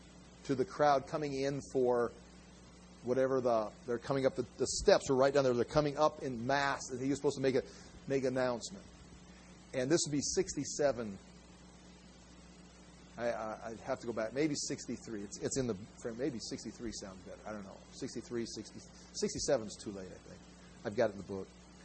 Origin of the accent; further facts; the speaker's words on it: Iowa, United States; just like I'm from Iowa. I'm going to continue to be an Iowan.